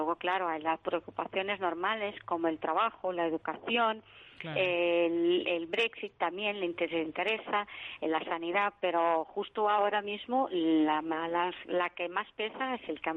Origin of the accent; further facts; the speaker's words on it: Portugal; Spanish is a second language; yo soy portuguesa, así que a lo mejor hay cosas que...